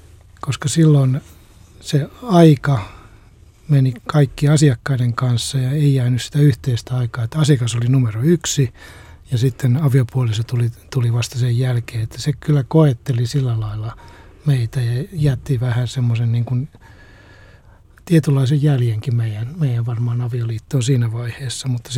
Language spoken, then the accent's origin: Finnish; Ostrobothnia, Finland; mä oon itse Pohjanmaalta lähtösi ja se jotenkin, siinä on semmoista jotakin niin kuin reilua ja rehtiä